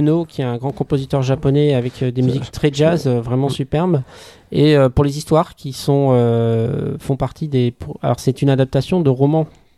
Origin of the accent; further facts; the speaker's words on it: United States; C'était les romans qu'on lisait quand on était jeunes aux États-Unis.